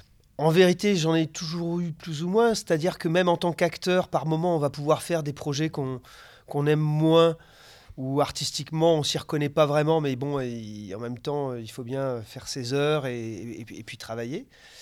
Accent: Auvergne-Rhône-Alpes, France; De l'Ain.

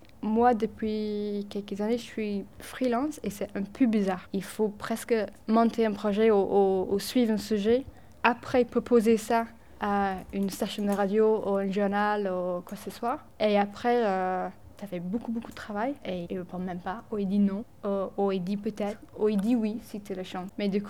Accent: England, United Kingdom; French is a second language; moi j'ai un tout petit accent. Je ne sais pas si vous avez noté, c'est léger. Mais en fait, je suis anglaise

